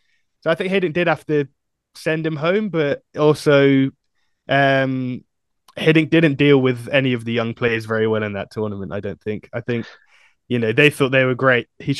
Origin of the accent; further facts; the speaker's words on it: England, United Kingdom; as a Netherlands fan growing up in England